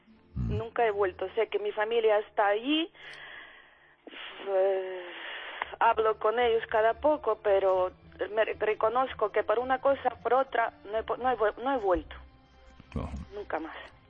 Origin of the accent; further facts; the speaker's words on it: Kyiv, Kyiv City, Ukraine; now in Calzada de Calatrava, Spain; no, soy de Kiev.